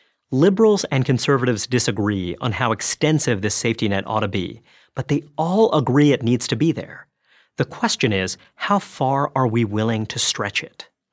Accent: New York City, New York, United States; I was raised in New York City

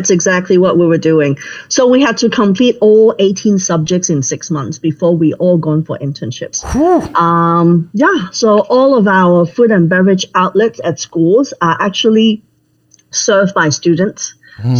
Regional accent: Hong Kong; Even though I was born and raised in Hong Kong, having classmates from different nationals were kind of usual.

